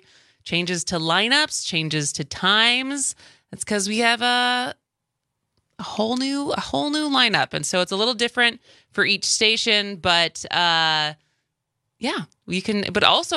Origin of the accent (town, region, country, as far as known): Madison, Wisconsin, United States; born or raised there